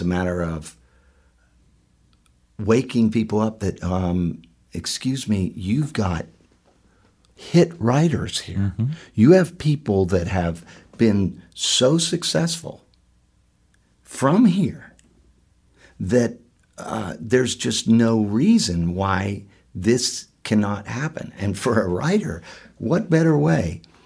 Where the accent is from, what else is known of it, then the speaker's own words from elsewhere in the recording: Pittsburgh, Pennsylvania, United States; I was born raised in Pittsburgh, came down here to go to school, and loved the town.